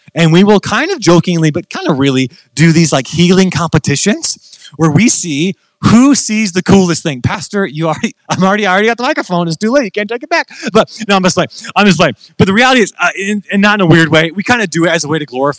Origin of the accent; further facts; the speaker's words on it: Midland, Michigan, United States; now in Midland, Texas, United States; So I was born and raised in Midland, Michigan. And actually, that's really funny. I was born and raised in Midland, Michigan. And I'm now in Midland, Texas, which is very fun.